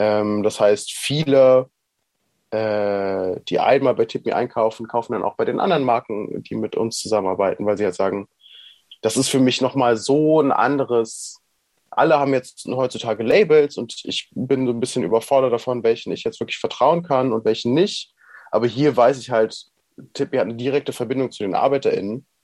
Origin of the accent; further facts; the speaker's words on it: Berlin, Germany; Ich bin in Berlin aufgewachsen